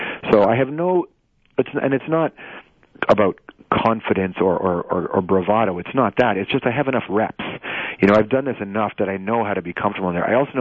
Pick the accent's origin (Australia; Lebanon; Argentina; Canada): Canada; now in United States; as a Canadian who also lives here and in America.